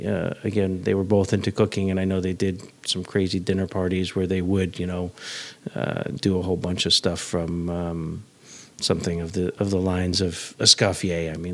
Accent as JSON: {"language": "English", "region": "New York", "country": "United States", "tie": "born or raised there", "said": "I grew up on the Upper West Side"}